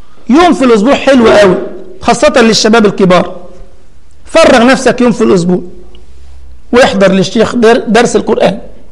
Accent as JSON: {"language": "Arabic", "country": "Egypt", "said": "وكان ساعتها ربع جنيه زمان عندنا في مصر يعني."}